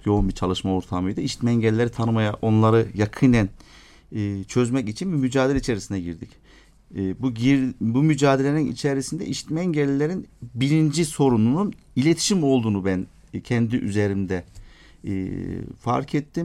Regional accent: Kahramanmaraş, Turkey; Kahramanmaraşlıyım, iş adamıyım.

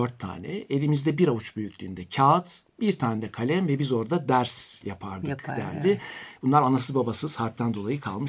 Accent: Erzurum, Turkey; Bahsetmiştim, biz ayrıca Erzurumluyuz.

